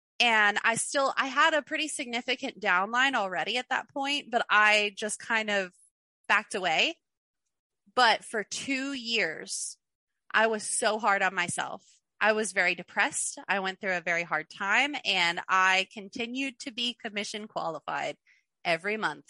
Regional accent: Kentucky, United States; Like, I'm from Kentucky. We're below the poverty line here.

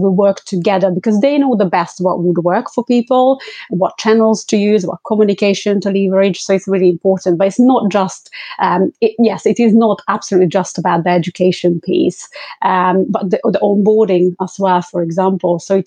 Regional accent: London, United Kingdom; So I'm from London

